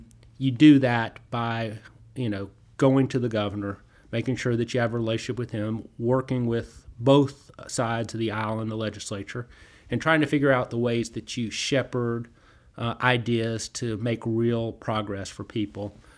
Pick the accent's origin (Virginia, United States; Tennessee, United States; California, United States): Tennessee, United States; Chattanooga; I grew up here in Chattanooga.